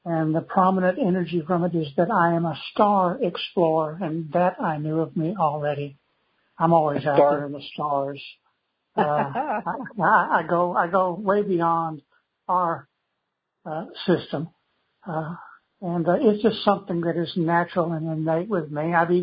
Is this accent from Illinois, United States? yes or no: no; Longview, Texas, United States; born there; now in Emory, United States; I'm in a little town of Emory, Texas, about halfway between Fort Worth and Longview, where I was born in Longview.